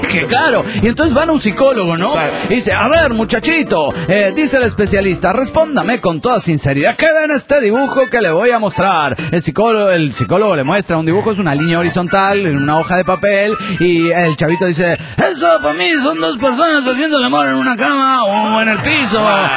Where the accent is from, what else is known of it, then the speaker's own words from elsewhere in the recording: Managua, Nicaragua; de Managua, Nicaragua.